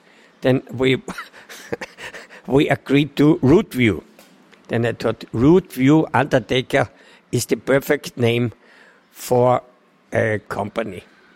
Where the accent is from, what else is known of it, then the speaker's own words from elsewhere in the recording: Austria; English is a second language; And I'm from Austria, and I thought, what we say in Austria if somebody die, you know?